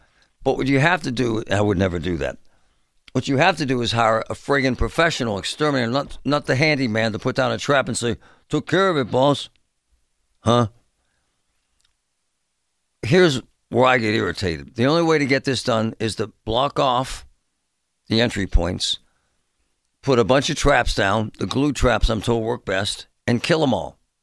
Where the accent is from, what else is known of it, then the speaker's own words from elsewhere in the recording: Pittsburgh, Pennsylvania, United States; I grew up in Pittsburgh, and I know Oakland. I went Central Catholic. I know this stuff.